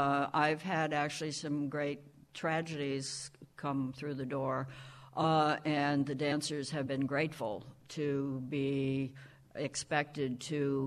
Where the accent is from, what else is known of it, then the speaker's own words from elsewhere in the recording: Midwest, United States; I'm a farm girl. I come from the Midwest.